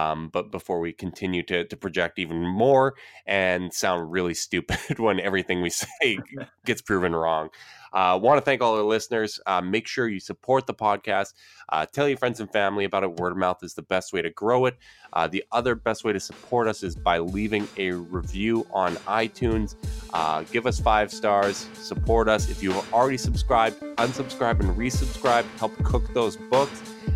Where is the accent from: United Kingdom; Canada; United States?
Canada; just because I'm Canadian doesn't mean I'm a Raptors fan or a Toronto fan. I hate almost all Toronto sports.